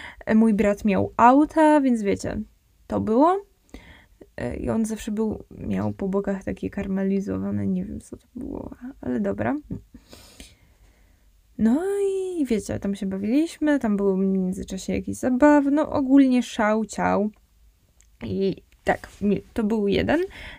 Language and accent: Polish; Poznań, Greater Poland Voivodeship, Poland; U nas w Poznaniu mieliśmy w tamtym czasie, no bo ja to robiłam, kiedy miałam 6 lat, czyli 10 lat temu.